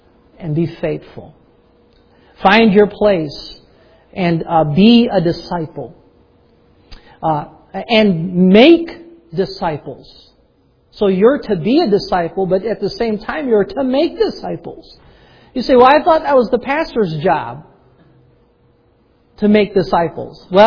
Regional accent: Pennsylvania, United States; we're from Pennsylvania, so our homes, our sending church is in Brogue, Pennsylvania. We say yins. All yins.

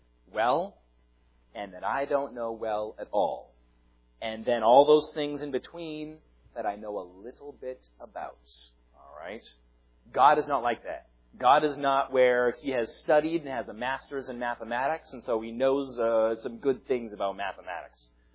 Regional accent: Canada; I was Canadian to the roots. I'm still Canadian to the roots.

